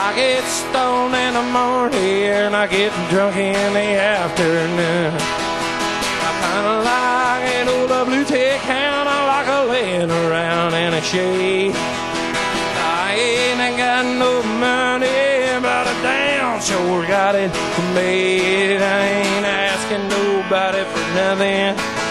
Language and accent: English; Portland, Oregon, United States; moved away; also born or lived in San Francisco / Austin; I come from Portland, Oregon. I've moved down to San Francisco to try to find something to do, and that didn't pan out, so I caught a ride with this guy, and he was going to Austin, Texas.